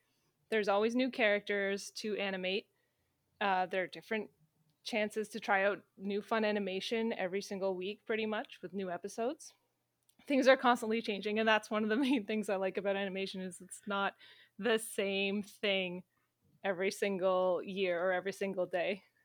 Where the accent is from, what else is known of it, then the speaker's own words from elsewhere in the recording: Ottawa, Ontario, Canada; So I grew up in Ottawa, Ontario, and I've stayed here my whole life other than when I travel.